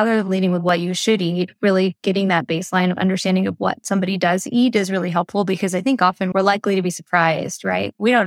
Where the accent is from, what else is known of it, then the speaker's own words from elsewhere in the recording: New Jersey, United States; born there; I was born in New Jersey to parents from India.